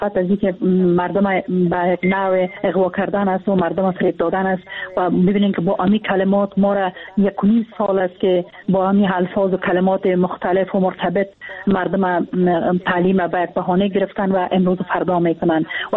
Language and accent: Persian; Afghanistan; ما از افغانستان هستیم، افغان هستیم.